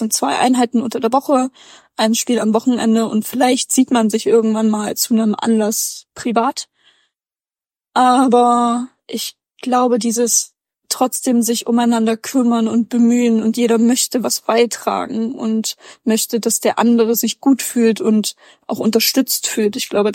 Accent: Leipzig, Saxony, Germany; born there; Bin gebürtige Leipzigerin.

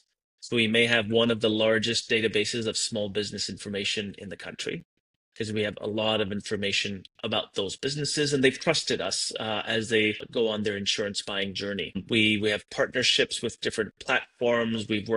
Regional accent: Toronto, Ontario, Canada; I grew up in Toronto, so I knew a lot about the Canada. I worked in the US, I worked in the UK.

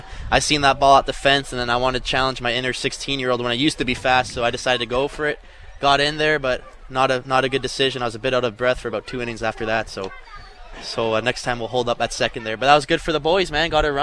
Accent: Mississauga, Ontario, Canada; Honestly, growing up in Canada, obviously hockey's the big sport

